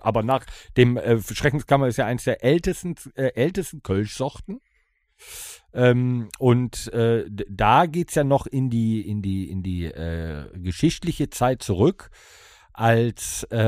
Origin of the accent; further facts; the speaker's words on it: Düsseldorf, North Rhine-Westphalia, Germany; Aber ich komme aus Düsseldorf.